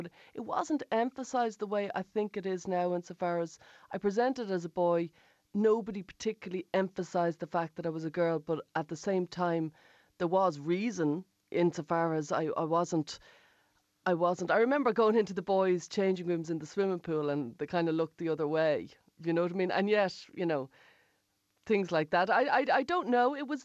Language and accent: English; Blanchardstown, Leinster, Ireland; And I grew up in Blanchardstown in the 1980s. I was born in 1974